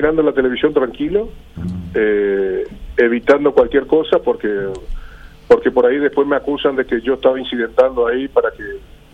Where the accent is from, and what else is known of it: Paraguay